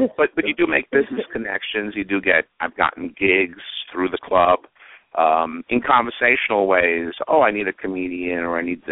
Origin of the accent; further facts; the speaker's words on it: New York, United States; And now, as a New Yorker, I don't drive that much.